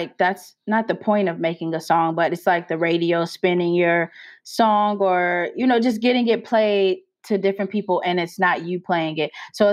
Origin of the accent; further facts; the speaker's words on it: St. Louis, Missouri, United States; I am an engineer at NASA's Jet Propulsion Laboratory, but I am from St. Louis, Missouri.